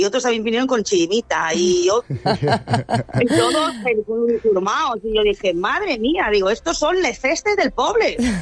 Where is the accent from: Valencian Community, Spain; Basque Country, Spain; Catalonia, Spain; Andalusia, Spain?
Valencian Community, Spain; Benidorm; yo soy de Benidorm, mi madre era de Benidorm … mi abuelo era de Benidorm